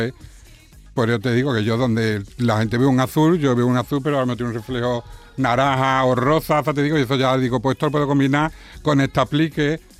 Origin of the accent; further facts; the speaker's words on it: Bollullos Par del Condado, Andalusia, Spain; Yo soy de Bollullos, Paz del Condado, Huelva.